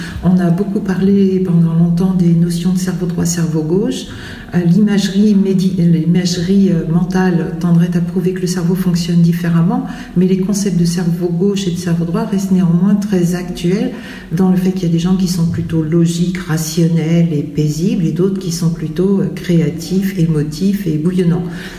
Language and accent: French; Île-de-France, France; Alors j'ai grandi en région parisienne, plutôt à la campagne avec un grand jardin.